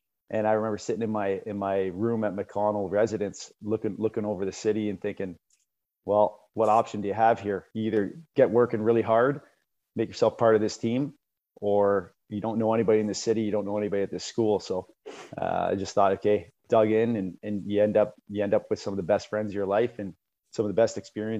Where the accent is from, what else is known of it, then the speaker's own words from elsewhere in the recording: Thorold, Ontario, Canada; And I was playing junior B at 19 years old in Welland, and I'm from Thorold, Ontario.